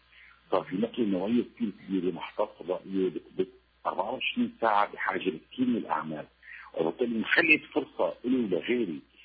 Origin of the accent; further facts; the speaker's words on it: Syria; كوني سوري هذا شيء بدعوني للفخر، وكوني خلقت بهالبلد